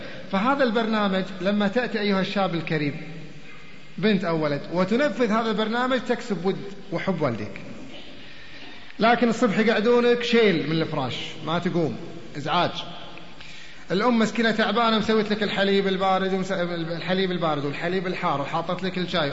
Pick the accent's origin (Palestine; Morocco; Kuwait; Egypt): Kuwait; اعتاد الكسل مثل ما صار عندنا في الكويت